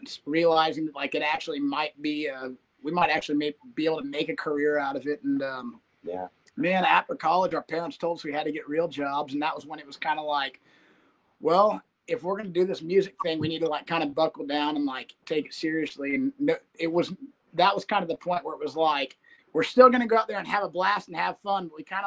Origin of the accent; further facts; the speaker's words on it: Austin, Texas, United States; And so in high school, got a couple of my buddies together and we started playing music. And we're from Austin. And so we used to go play Sixth Street.